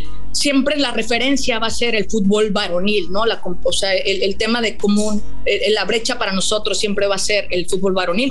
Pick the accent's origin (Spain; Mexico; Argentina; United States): Mexico; Cancún, Quintana Roo; crecimos aquí en Cancún, era un pueblito, era un lugar. Yo nací en Cancún, una ciudad pequeñita.